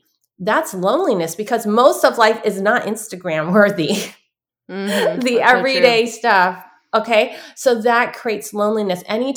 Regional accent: San Francisco, California, United States; as a Chinese American, I was born in San Francisco Chinatown, and grew up drinking tea

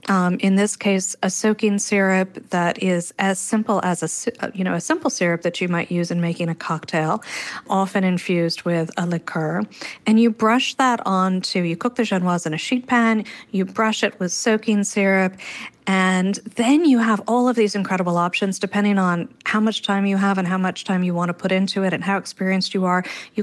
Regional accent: Paris, Île-de-France, France; I grew up in France. I grew up in Paris and for much of my life.

